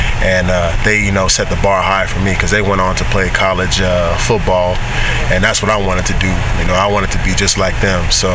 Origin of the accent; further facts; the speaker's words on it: Dallas, Texas, United States; I grew up here in Texas, in the Dallas area, so Texas is a real big football state.